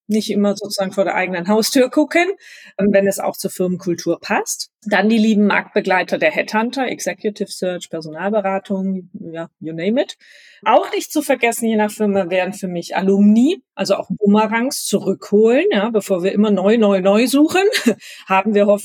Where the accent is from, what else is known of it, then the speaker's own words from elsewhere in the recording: Stuttgart, Baden-Württemberg, Germany; moved away as an adult; now in Düsseldorf, Germany; Ich grüße erstmal aus Düsseldorf. Ich bin eigentlich Stuttgarterin, lebe seit 11 Jahren aber im Rheinland